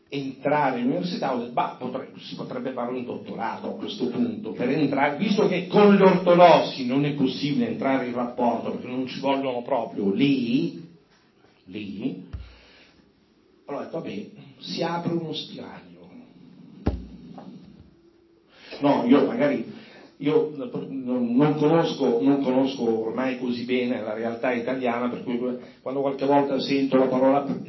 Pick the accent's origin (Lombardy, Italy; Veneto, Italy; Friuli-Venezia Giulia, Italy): Lombardy, Italy; Milan; Milano per me è la mia vera patria, amo la mia terra